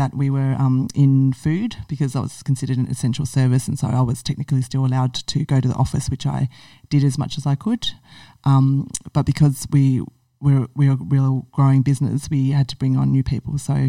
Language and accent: English; Richmond, Victoria, Australia; So I grew up in the Housing Commission in Richmond, and that's where Mum and Dad started the business.